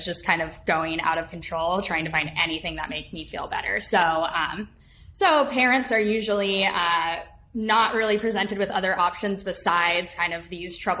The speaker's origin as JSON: {"language": "English", "region": "Utah", "country": "United States", "tie": "born or raised there", "moved": "yes", "said": "so I grew up mainly in Utah. And so this is, I'm 27 now. So this is like over a decade ago at this point when I was living there."}